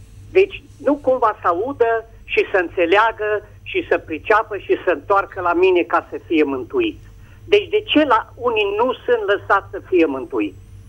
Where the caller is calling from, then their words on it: Timișoara, Timiș County, Romania; din Timișoara.